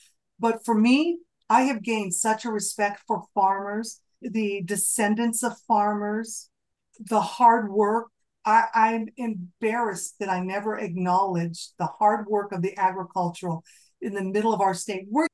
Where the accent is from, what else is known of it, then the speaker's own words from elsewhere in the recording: San Diego, California, United States; I grew up in San Diego. We had some tuna fishermen here, and we just didn't have farms here that I knew about.